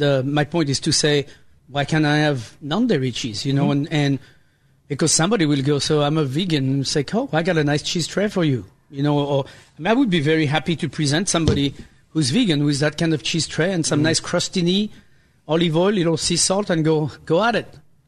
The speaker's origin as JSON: {"language": "English", "country": "France", "tie": "born or raised there", "said": "It's funny because when I grew up, obviously I grew up in France"}